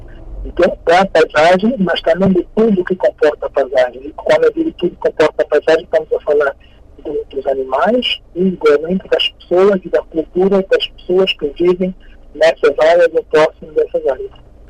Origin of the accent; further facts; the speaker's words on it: Angola; Todos nós, enquanto angolanos, devemos proteger e ajudar a manter sustentáveis esses locais.